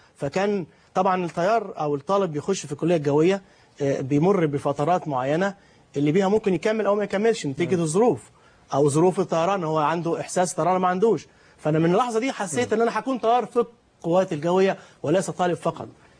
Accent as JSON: {"language": "Arabic", "town": "Suez", "region": "Suez Governorate", "country": "Egypt", "said": "لأن أنا أصلا من السويس والبحر بالنسبة لنا بحرية"}